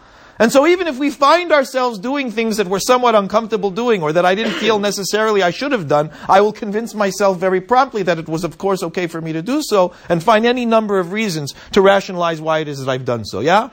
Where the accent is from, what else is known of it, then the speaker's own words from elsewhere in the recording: United States; Black tea, I'm an American.